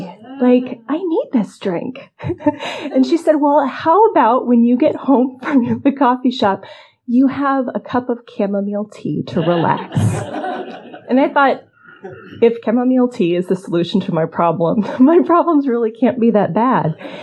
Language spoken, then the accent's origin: English; Seattle, Washington, United States; And so what happened for me was I left home. I grew up in Seattle. I went to school up in Bellingham.